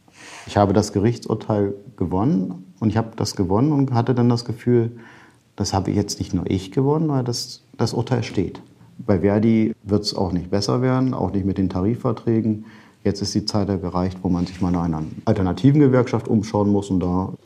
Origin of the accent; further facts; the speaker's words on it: East Germany, Germany; Ich komme ja aus dem Osten und da hat man sich so ein bisschen DDR geprägt